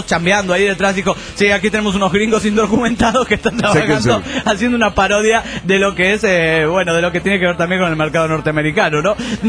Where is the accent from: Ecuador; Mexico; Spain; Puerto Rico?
Ecuador; Quito, Pichincha; de Quito, Ecuador.